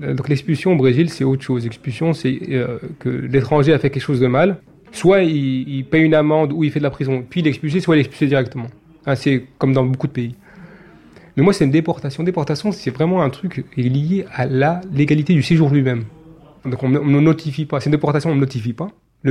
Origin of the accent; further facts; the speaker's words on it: Algeria; je vais rentrer chez moi en Algérie. Je suis rentré comme Algérien ici, physicien algérien, voilà.